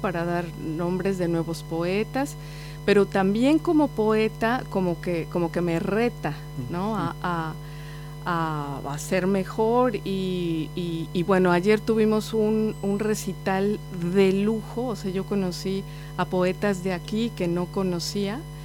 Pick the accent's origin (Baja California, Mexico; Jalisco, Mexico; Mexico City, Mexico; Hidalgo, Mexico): Mexico City, Mexico; born there; Nací en el DF, aunque por cuestiones de trabajo me fui a vivir a Oaxaca, que es una provincia que está en el Pacífico. Bueno, yo no estaba en el Pacífico, yo estaba en la frontera entre Oaxaca y Puebla.